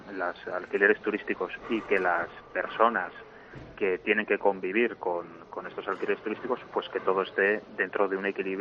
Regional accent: Valencian Community, Spain; nuestra idiosincrasia como valencianos, que recibimos con los brazos abiertos

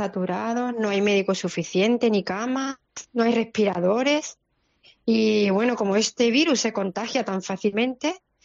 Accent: Spain; como española aconsejo

